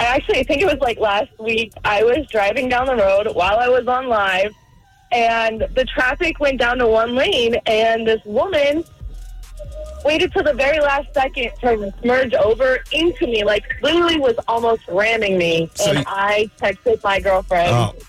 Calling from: Hammond, United States; I'm from Hammond.

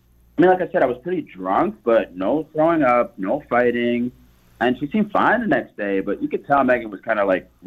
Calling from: Hampton, United States; Hey, Shaggy and Natalia. … I'm calling from Hampton.

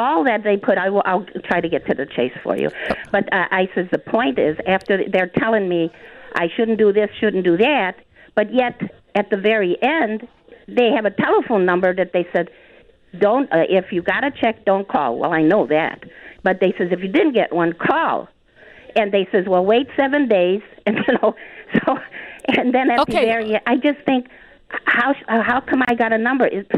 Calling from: Chicago, Illinois, United States; And I'm here from Chicago. And anyhow, I'm 78, so I've dealt with a lot of things.

